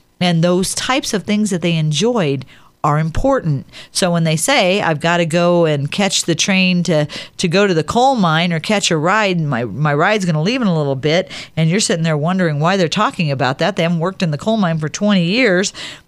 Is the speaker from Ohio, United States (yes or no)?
yes; Ohio, United States; now in Denver, United States; I was born and raised a Bears fan because the NFL started in my hometown. I've lived here in Denver for 34 years.